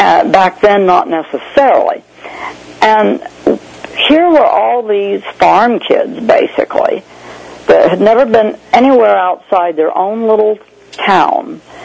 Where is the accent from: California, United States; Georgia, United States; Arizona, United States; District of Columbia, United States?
District of Columbia, United States; Washington; I'm from Washington, D.C.